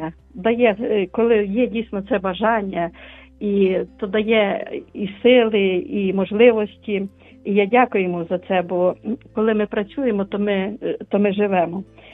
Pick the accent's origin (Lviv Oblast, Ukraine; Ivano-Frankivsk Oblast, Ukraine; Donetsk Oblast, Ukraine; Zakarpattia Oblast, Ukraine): Lviv Oblast, Ukraine; Lviv; я зі Львова.